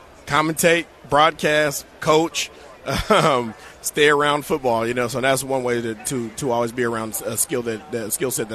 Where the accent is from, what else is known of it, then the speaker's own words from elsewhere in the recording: California, United States; And I'm from Northern California, and I'm impressed with the turnout